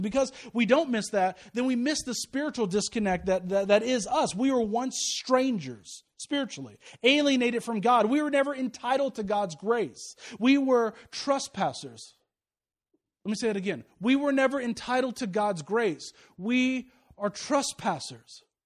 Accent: Kansas City, Missouri, United States; I'm from Kansas City, so, you know, that's where they do it right.

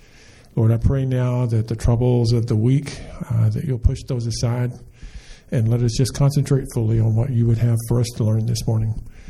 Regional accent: Texas, United States; For those of you that don't know, many of you do, I was raised in Texas. I spent, 18 years getting an education, graduated from high school there

